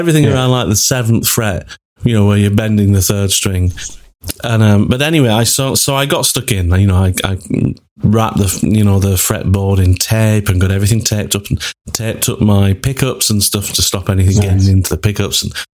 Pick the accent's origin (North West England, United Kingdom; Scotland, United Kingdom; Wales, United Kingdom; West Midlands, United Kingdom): North West England, United Kingdom; like I'm now at the point where I've spent the majority of my life down south rather than, you know, my home town from up north, you know, from near Manchester.